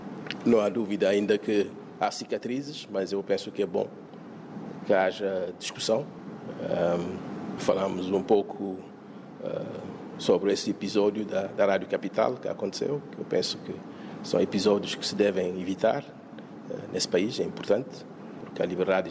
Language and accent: Portuguese; Guinea-Bissau; nós, como guineense, temos também que lançar algumas mensagens ao nível da sub-região